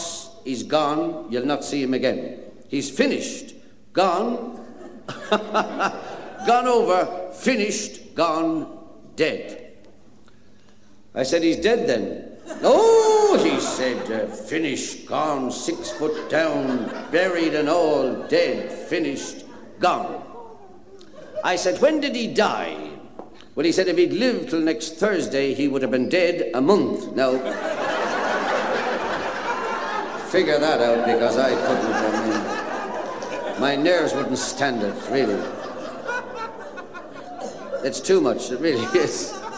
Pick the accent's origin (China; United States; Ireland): Ireland; Waterford, Munster; I come from Waterford, where the lovely crystal is made. All my family live there.